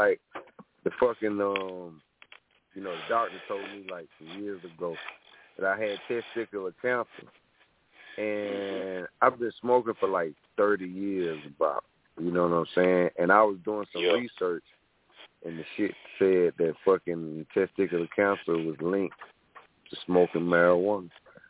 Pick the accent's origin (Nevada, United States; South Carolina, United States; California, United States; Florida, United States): South Carolina, United States; I'm from South Carolina.